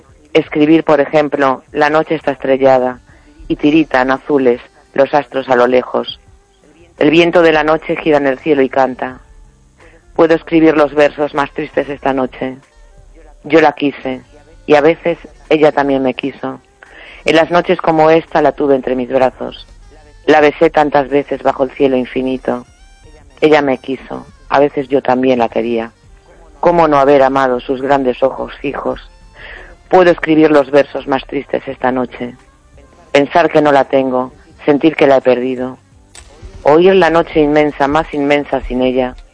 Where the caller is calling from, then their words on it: A Coruña, Galicia, Spain; de La Coruña.